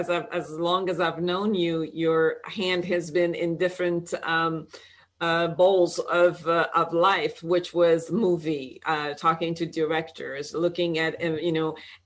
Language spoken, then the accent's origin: English; Iran; I'm from Iran